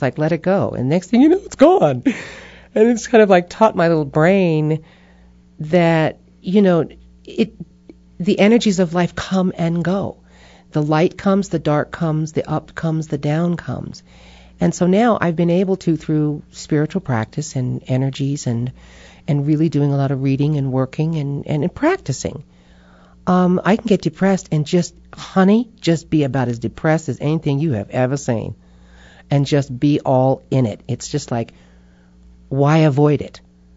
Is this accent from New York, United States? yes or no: yes; New York, United States; come on, I'm from New York, okay?